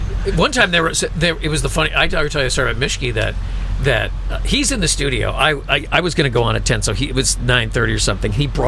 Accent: Chicago, Illinois, United States; I don't know. Chicago.

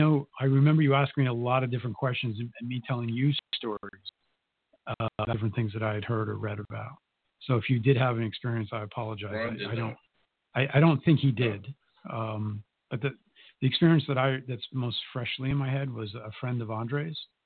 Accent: Budd Lake, New Jersey, United States; That's why I grew up in Bud Lake.

